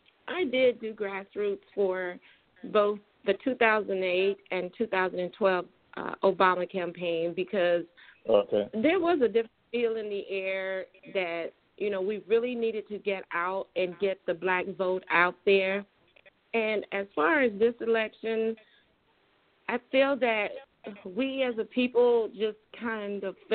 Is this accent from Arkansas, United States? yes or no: yes; Arkansas, United States; I was flying back and forth to my home state of Arkansas a lot.